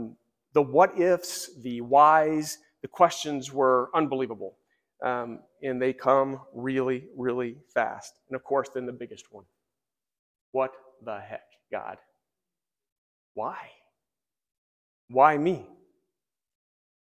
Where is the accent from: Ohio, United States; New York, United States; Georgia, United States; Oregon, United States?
Ohio, United States; Westerville; So I grew up here in Westerville, and interestingly enough, Ann is here today, and we went to Westerville South together in the late 80s.